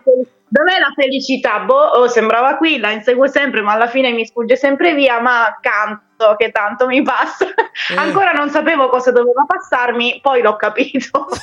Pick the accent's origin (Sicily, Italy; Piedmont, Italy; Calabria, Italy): Sicily, Italy; perché io sono originaria della Sicilia, lo so che sembro di Bergamo Alta, vi sto sconvolgendo, ma in realtà sono siciliana.